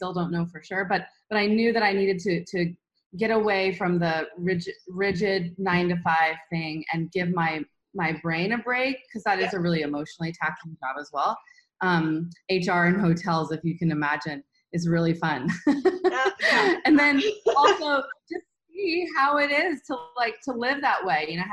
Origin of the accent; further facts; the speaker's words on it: Florida, United States; also born or lived in Austin, Texas; now in Bali, Indonesia; Yeah, I was born and raised in Florida in the United States. And before I left the US, I was living in Austin, Texas for 6 years.